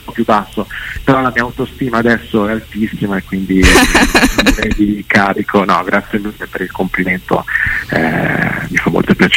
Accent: Milan, Lombardy, Italy; noi siamo di Milano, quindi sì, siamo partiti così in acustico

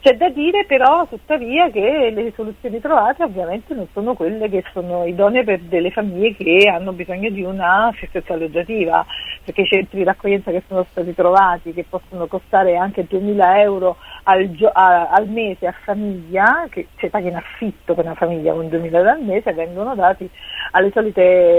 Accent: Naples, Campania, Italy; now in Rome, Italy; io sono di Napoli, ma vivo a Roma da oltre 17 anni

